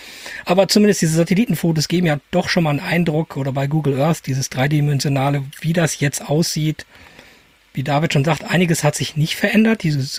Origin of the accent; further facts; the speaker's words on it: North Rhine-Westphalia, Germany; ich komme ja aus dem Rand vom Ruhrgebiet